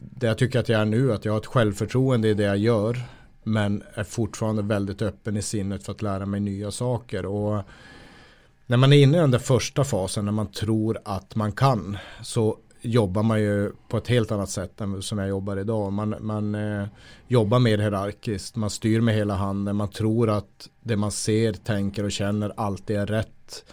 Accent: Luleå, Norrbotten County, Sweden; att jag är uppväxt i Luleå som är en stålverksstad där människor jobbar väldigt hårt för sitt uppehälle.

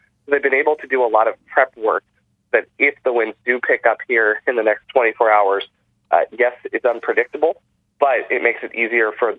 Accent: Santa Rosa, California, United States; And I was born in Santa Rosa and have spent my whole life here, and it is an incredible community.

